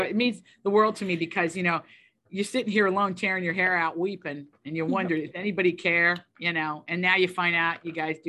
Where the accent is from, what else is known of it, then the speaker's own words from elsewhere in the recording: Virginia, United States; I grew up in Appalachia, which is the corner of Virginia called Southwest Virginia.